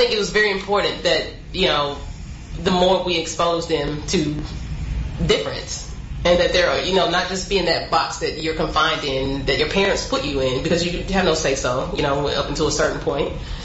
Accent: Mississippi, United States; And I grew up in Mississippi, small town.

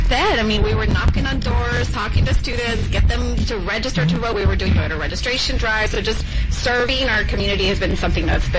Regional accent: Dallas, Texas, United States; So I was born and raised in Dallas.

